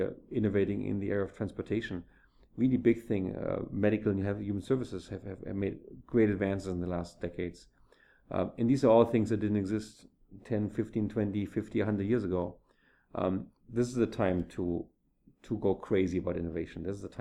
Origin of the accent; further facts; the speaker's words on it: Germany; now in United States; I came from Germany, which is a bit more traditional in its way of thinking